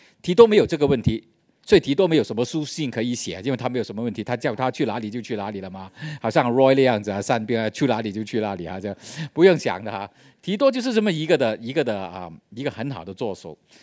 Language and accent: Chinese; Hong Kong